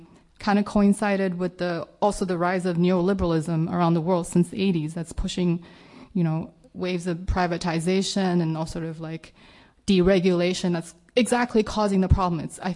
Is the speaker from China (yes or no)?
yes; China; English is a second language; I'm from China.